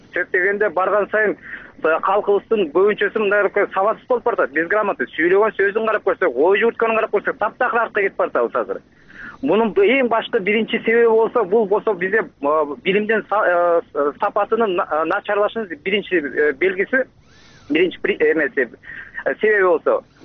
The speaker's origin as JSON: {"language": "Kyrgyz", "region": "Bishkek", "country": "Kyrgyzstan", "said": "Мен Бишкектен болом … 20 жылдан бери мугалим болуп иштеймин, азыр деле иштеп атам."}